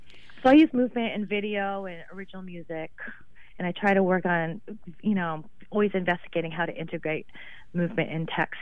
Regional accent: Beaverton, Oregon, United States; my time that was of growing up in Beaverton, Oregon, actually, I watched a lot of MTV.

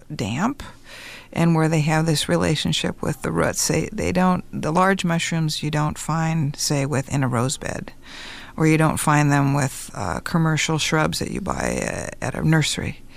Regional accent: Wyoming, United States; But I grew up in Wyoming, and so we were outside a lot. And I was around mushrooms in the high, high rocky range of southern Wyoming, around Laramie and Medicine Bow and Centennial, all those regions of Wyoming

